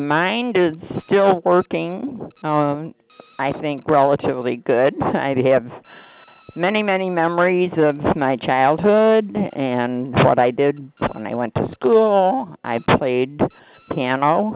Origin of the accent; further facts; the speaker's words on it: Buffalo, New York, United States; born there; I was born in Buffalo. I can remember where we lived.